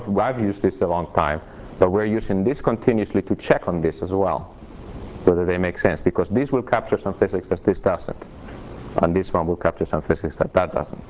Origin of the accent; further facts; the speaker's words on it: Texas, United States; I mean, I'm from Texas. I'm allowed to talk about cows.